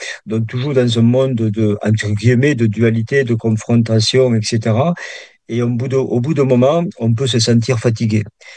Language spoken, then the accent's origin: French; Perpignan, Occitanie, France; je suis dans le sud, je suis natif de Perpignan, donc je suis dans le sud-sud.